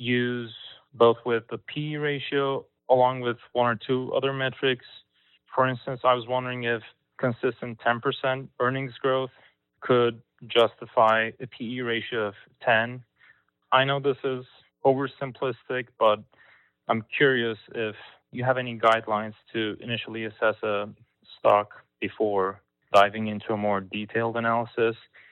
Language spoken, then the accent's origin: English; Kansas City, United States; I'm from Kansas City, and I'm interested in investing long-term.